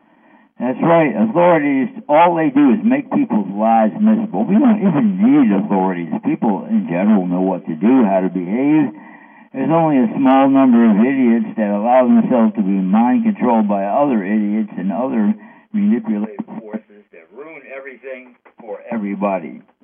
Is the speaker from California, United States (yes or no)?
no; New York, United States; I'm from New York, and there's a governor in New York